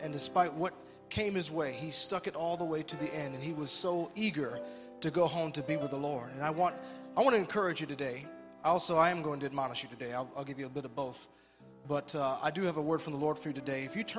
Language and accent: English; Benton Harbor, Michigan, United States; attend a funeral of an elder of the church that I grew up in back in Benton Harbor, Michigan.